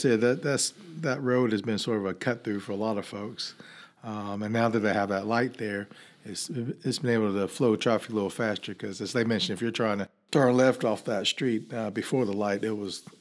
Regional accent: Vicksburg, Mississippi, United States; There's, in my hometown in Vicksburg, the theater there added these reclining seats.

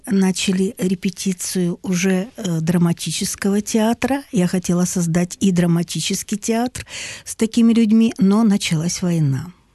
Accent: Alchevsk, Luhansk Oblast, Ukraine; Я из Алчевска, Луганской области.

